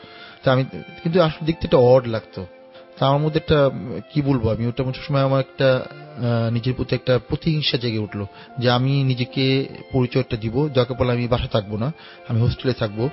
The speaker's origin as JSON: {"language": "Bangla", "town": "Dhaka", "region": "Dhaka Division", "country": "Bangladesh", "tie": "born or raised there", "said": "যেহেতু আমি ঢাকার স্থানীয় ছেলে।"}